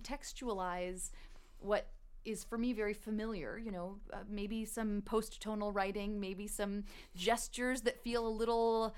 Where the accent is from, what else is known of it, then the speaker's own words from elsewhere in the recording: Minneapolis, Minnesota, United States; I'm from Minneapolis.